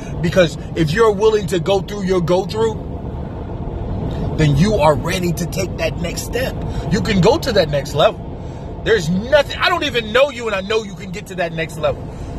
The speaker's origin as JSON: {"language": "English", "region": "Kansas", "country": "United States", "tie": "born or raised there", "said": "They called it transition where I was growing up in Kansas."}